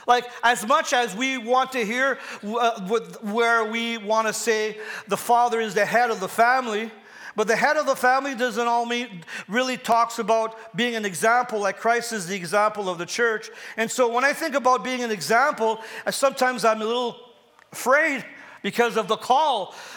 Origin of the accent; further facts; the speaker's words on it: Ontario, Canada; I grew up in Northern Ontario where they did wood drafting.